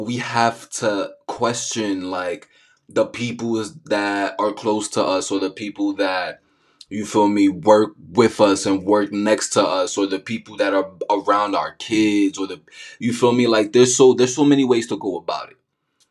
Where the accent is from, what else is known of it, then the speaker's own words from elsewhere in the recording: New York City, New York, United States; Me growing up in the Bronx, in the hood, as a Dominican kid.